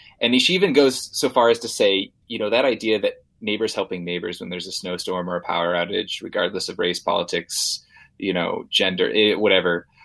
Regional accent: Missoula, Montana, United States; I look back at my hometown of Missoula in the 80s when we had a sawmill and there was a lot of you know, smoke in the air

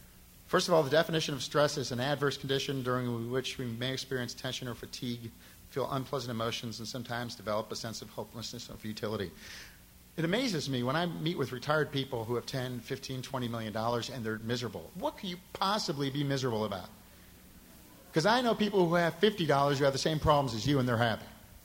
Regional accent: Midwest, United States; I grew up in a very modest, I grew up in the Midwest.

